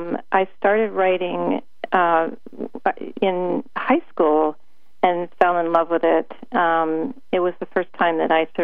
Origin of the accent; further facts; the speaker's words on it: Maine, United States; also born or lived in Boston; I was born in Boston, but I did live in Maine for all of my childhood.